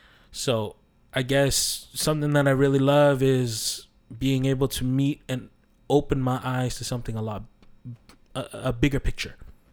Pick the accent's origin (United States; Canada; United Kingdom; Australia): Canada; Kitchener-Waterloo, Ontario; to me, growing up in Kitchener-Waterloo, that's small.